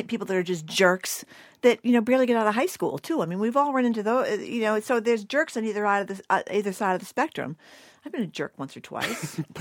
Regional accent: Fall River, Massachusetts, United States; Ken from my hometown of Fall River.

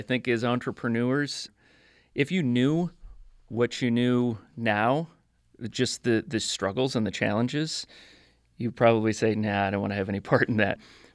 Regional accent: Minnesota, United States; moved away as an adult; now in Missoula, United States; We've been in Missoula, Montana for 25 years. I came out here from Minnesota and went to college out here at the University of Montana.

